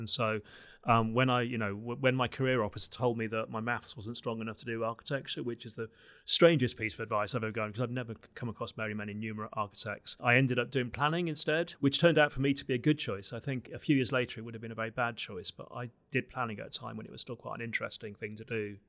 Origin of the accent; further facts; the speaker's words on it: Birmingham, West Midlands, United Kingdom; I'm slightly older than you, I think. So I grew up in Birmingham in the 60s and 70s.